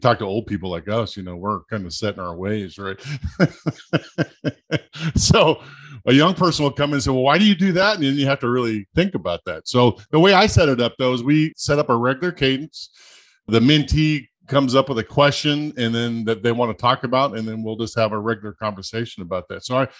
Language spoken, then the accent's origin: English; South Dakota, United States; I grew up in South Dakota, and the main job you get there in my little hometown was gold mining back in the day.